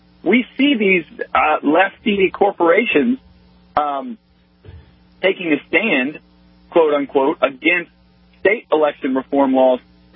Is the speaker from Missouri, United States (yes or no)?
no; Atlanta, Georgia, United States; I'm from Atlanta, as you know.